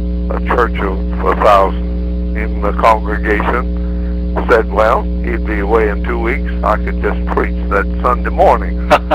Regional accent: Hartshorne, Oklahoma, United States; born there; And I was born in Hartshorn in 1909.

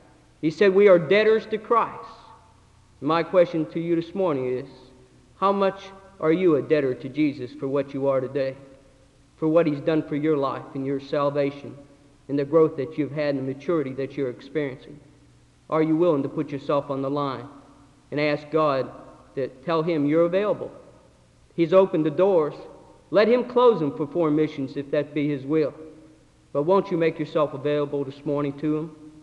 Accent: United States; I'm sure you recognize that I'm not a Southerner. We're a Yankee.

